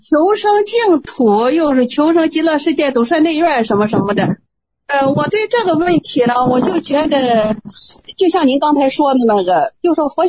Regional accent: Linyi, Shandong, China; 因为我们临沂这边呀，现在就说，都在认祖归宗

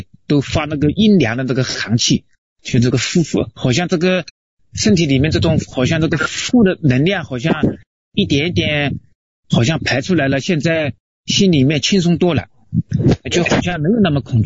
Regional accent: Jiangsu, China; 我们江苏那边离上海近嘛

